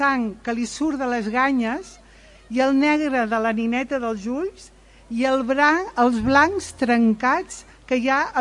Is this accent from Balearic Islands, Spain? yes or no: no; L'Escala, Catalonia, Spain; Les imatges de la meva infantesa es situen a la Creu, la Mar d'en Manassa, el carrer de Gràcia, la platja on ara estem, que era l'antic port de l'Escala.